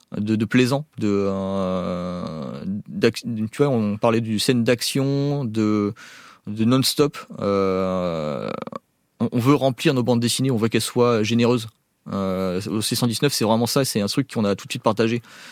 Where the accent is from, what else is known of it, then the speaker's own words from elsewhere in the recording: France; Je suis issu d'une culture vietnamienne, mais j'ai grandi en France. Je me vois blanc, quoi.